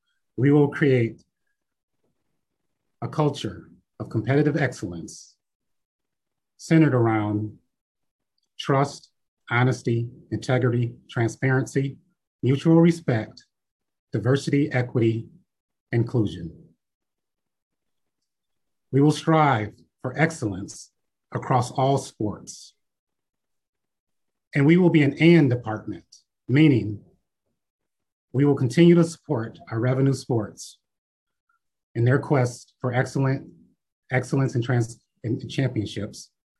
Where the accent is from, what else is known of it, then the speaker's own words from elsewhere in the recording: Lansing, Michigan, United States; I grew up in Lansing, Michigan. I attended Lansing Public Schools.